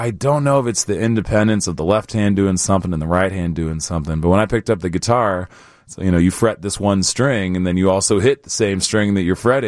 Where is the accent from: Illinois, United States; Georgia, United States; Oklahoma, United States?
Illinois, United States; Northbrook; I'm originally from Northbrook.